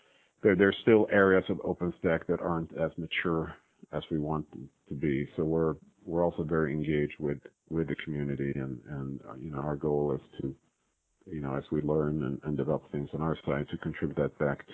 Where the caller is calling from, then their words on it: Kirkland, Washington, United States; I'm calling from Kirkland, Washington right now. We're just outside Seattle.